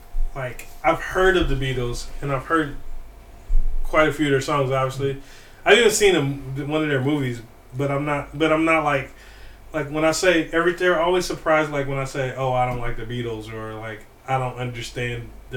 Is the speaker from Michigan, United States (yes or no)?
yes; Detroit, Michigan, United States; I'm from Motown, and so that shit is like, that to me, like, it's all, like, that shit is all secondhand.